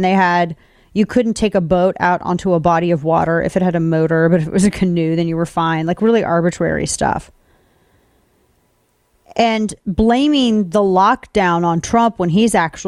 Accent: United States; It doesn't matter where I'm from. I'm from the United States of America, sir.

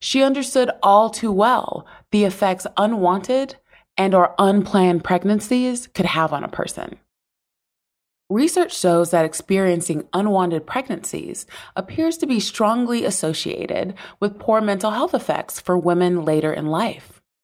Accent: the South, United States; born there; I am a cisgendered woman, and I was born into poverty in the South.

